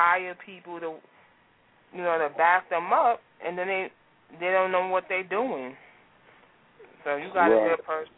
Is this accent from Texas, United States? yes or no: no; New York, United States; now in New Jersey, United States; No, I'm in New Jersey, but I'm from New York.